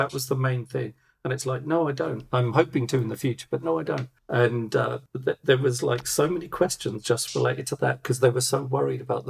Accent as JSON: {"language": "English", "region": "England", "country": "United Kingdom", "tie": "born or raised there", "also_born_or_lived": "Germany", "lives_now": "Stockholm, Sweden", "said": "But I grew up in Germany and England. I was an army brat. So I was used to moving all the time, every 6 months, sort of every year."}